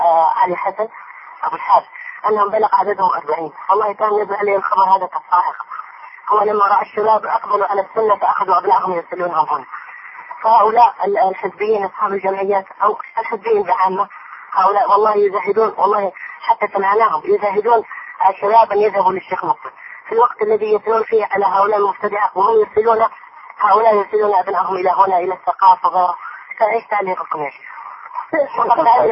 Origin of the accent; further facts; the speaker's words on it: Hadhramaut, Yemen; رجل صوفي عندنا في حضرموت